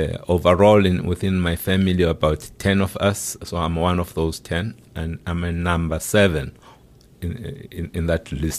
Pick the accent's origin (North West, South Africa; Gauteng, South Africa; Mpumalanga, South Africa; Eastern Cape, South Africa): Eastern Cape, South Africa; Mthatha; I come from the Eastern Cape. I was born in Amtata in the Eastern Cape from parents who were teachers.